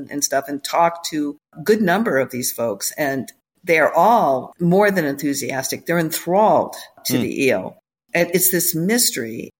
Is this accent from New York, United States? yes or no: yes; Port Byron, New York, United States; also born or lived in Syracuse; Well, I grew up in upstate New York, first in a place called Port Byron, which was a tiny little kind of farming village. And then we moved to the big city, which was Syracuse, New York.